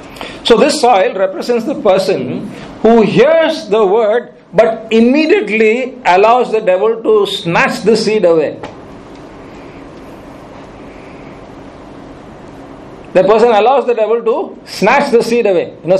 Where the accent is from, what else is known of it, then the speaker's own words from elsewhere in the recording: Palangnad, Kerala, India; Now, I grew up in Palangnad, and the place is full of paddy fields. When we were kids, and when it rains, you have the boats, you can go inside through the stream, and on either side there's paddy field.